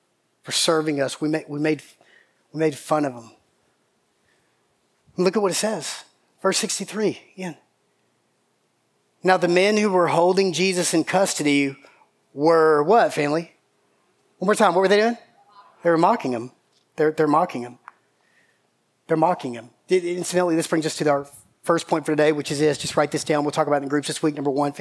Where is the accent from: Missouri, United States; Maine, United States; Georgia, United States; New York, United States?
Georgia, United States; I still remember being in seventh grade, growing up in Middle Georgia, and school had already started.